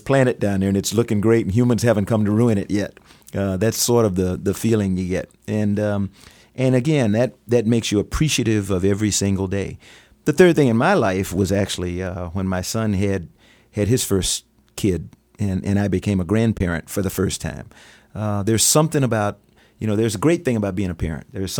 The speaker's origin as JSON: {"language": "English", "region": "South Carolina", "country": "United States", "tie": "born or raised there", "said": "I never dreamed of being an astronaut when I was a child growing up in South Carolina."}